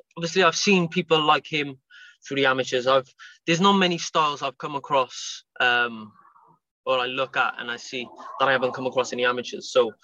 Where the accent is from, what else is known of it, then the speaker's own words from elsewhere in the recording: Cardiff, Wales, United Kingdom; Don't get me wrong, it's no Principality Stadium, but it's in my hometown, and I get a chance to become a world champion in my hometown.